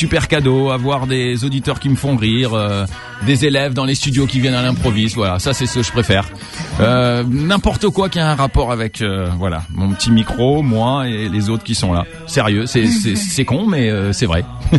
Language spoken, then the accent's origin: French; France; moved away as an adult; now in Canada; Bon, le Canada, c'est le côté professionnel, mais je suis français, ok?